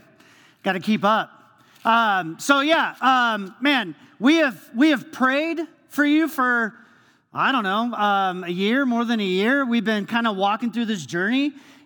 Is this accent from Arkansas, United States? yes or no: no; Long Beach, California, United States; So I'm from Southern California, grew up on the beach in Long Beach, and I was there, grew up there